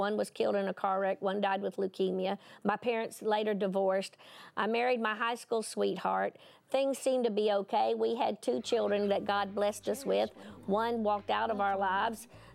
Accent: Tennessee, United States; I'm from Tennessee.

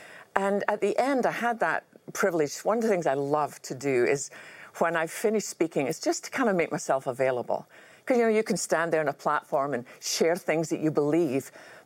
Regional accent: Scotland, United Kingdom; I remember as a child growing up in Scotland

